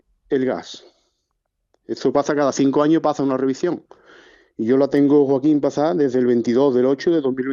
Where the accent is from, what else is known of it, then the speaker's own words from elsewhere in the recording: Morón de la Frontera, Andalusia, Spain; yo soy de Morón de la Frontera y tengo un piso allí en Sanlúcar de Barrameda. Llevo allí 15 años.